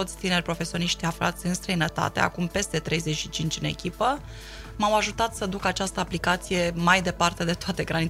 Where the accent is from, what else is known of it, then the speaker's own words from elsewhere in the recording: Suceava, Suceava County, Romania; moved away; Eu sunt plecată în străinătate de 16 ani, am plecat chiar din Suceava, sunt bucovineancă jet by jet.